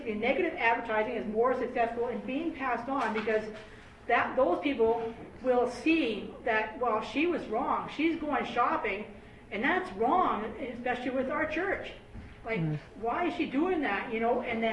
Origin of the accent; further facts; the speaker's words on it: Fort Saskatchewan, Alberta, Canada; I come from Fort Saskatchewan